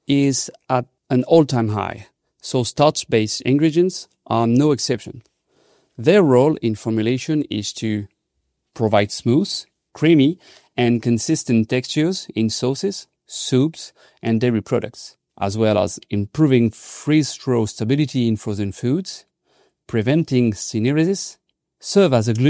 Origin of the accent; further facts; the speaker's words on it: France; and I am from France.